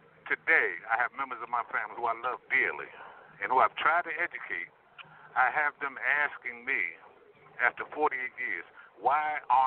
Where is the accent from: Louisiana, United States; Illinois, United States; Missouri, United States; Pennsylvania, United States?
Pennsylvania, United States; Philadelphia; And I'm 12 years old. I'm not even a teenager. I'm a baby. And I'm from North Philadelphia.